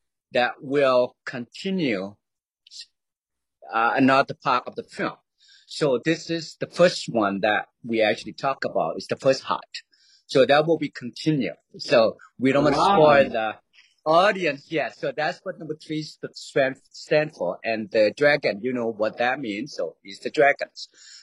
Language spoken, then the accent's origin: English; Laos; I'm actually from Laos, next to Thailand. Our country has a lot story about the dragons.